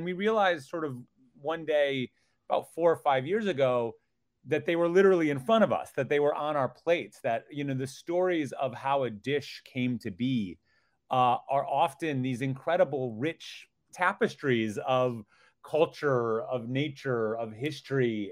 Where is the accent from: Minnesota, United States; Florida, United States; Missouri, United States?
Minnesota, United States; And I grew up in Minnesota